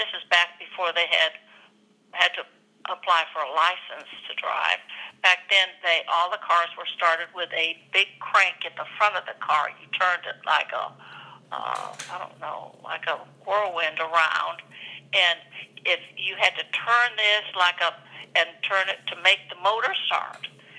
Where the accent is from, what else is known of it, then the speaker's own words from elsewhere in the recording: Sioux City, Iowa, United States; Well, I grew up in Sioux City.